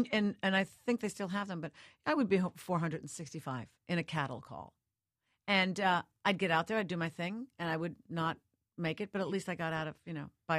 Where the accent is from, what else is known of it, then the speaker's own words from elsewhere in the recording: Northport, New York, United States; when I was growing up, even though I grew up in Northport, which is only like 42 miles from the city, it was still fairly far away.